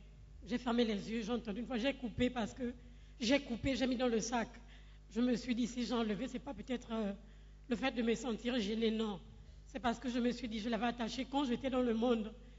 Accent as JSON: {"language": "French", "country": "Gabon", "lives_now": "Accra, Ghana", "said": "Et comme chez nous au Gabon, on a toujours dit"}